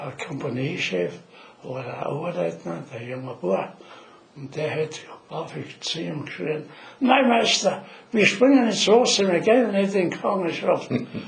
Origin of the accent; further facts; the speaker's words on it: Poppendorf, Styria, Austria; Poppendorf Nummer 8, die jetzige Gemeinde Gnaz.